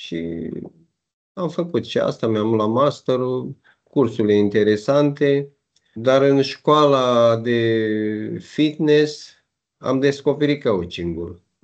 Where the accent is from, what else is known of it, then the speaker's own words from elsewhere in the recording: Piatra Neamț, Neamț County, Romania; moved away as an adult; now in Italy; sunt din Piatra Neamț, dar momentan locuiesc în Italia. Momentan, spun momentan, pentru că doresc să mă întorc în România.